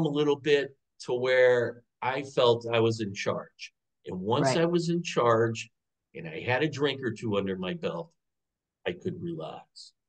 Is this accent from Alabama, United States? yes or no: no; Chicago, Illinois, United States; moved away as an adult; now in Portland, United States; I'm originally from Chicago, and as I said in the book, after I graduated from college, I drove out to Portland. So all my family was back in Chicago